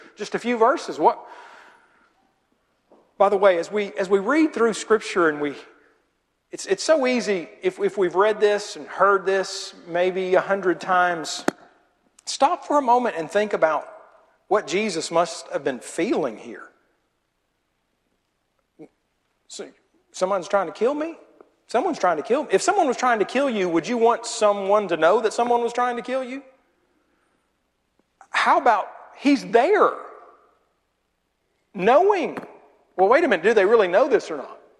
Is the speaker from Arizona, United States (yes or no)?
no; Macon, Georgia, United States; born there; also born or lived in Augusta / Clarksburg; I was in Oklahoma for about 12 years. And before that, I was in Augusta, Georgia. And before that, I was in Clarksburg, Tennessee. And before that, I was born in Macon, Georgia.